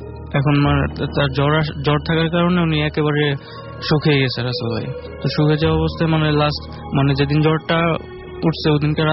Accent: Dakshinkhan, Dhaka Division, Bangladesh; আমি দক্ষিণখান থেকে এসেছি।

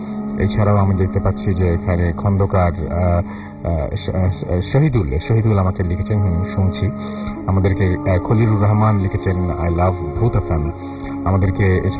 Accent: Nowa, Khulna Division, Bangladesh; আমাদের গ্রামের নাম নওয়া গ্রাম, এটি নড়াইল জেলার কালিয়া উপজেলার একটি গ্রাম।

